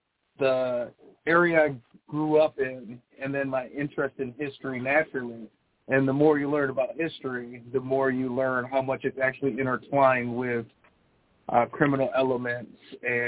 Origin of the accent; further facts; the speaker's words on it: Michigan, United States; Growing up in the Detroit area, financially challenged